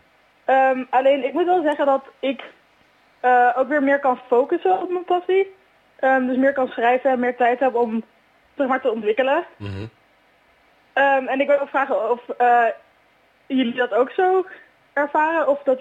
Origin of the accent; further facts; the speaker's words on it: Amsterdam, North Holland, Netherlands; Amsterdam.